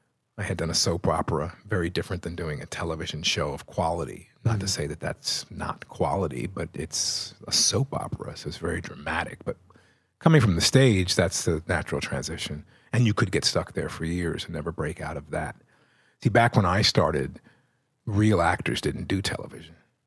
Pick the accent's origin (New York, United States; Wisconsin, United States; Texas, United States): New York, United States; New York City; because I grew up in the New York theater. That was, in a way, my stomping ground. It was, I lived on 10th Avenue